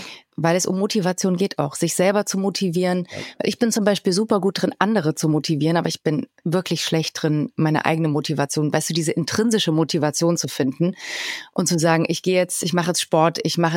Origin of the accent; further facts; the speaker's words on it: East Germany, Germany; Und ich bin ja in der DDR groß geworden